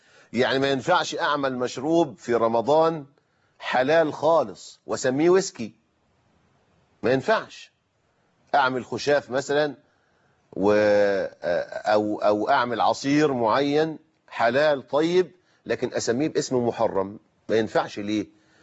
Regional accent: Egypt

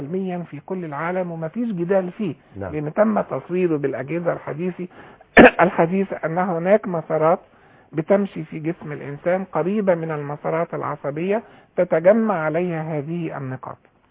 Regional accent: Egypt; الحجامة والابر الصينية عندهم زي الاسبرين عندنا في مصر

